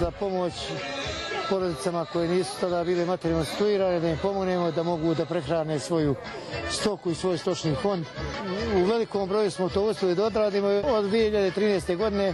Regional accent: Trebinje, Republika Srpska, Bosnia & Herzegovina; major Srpske i Jugoslovenske vojske, dolazim iz Trebinja

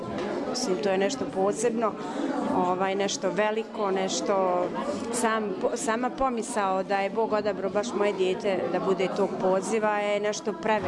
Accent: Banja Luka, Republika Srpska, Bosnia & Herzegovina; dolazim iz Banja Luke.

